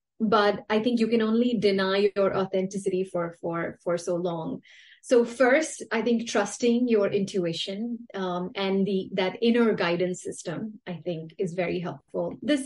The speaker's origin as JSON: {"language": "English", "country": "India", "said": "So growing up, as all Indian parents encourage us, my parents would also always tell me, work hard and you should be disciplined."}